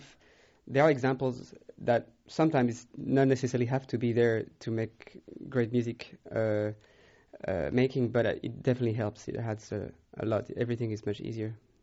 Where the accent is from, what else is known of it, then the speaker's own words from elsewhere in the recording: Geneva, Switzerland; English is a second language; also born or lived in Paris, France; now in United States; Growing up in Paris, actually born in Paris and growing up more in the Geneva, Switzerland area, mm-hmm. in the Alps. And also moving to the US a few years ago, spending a few years at Indiana University.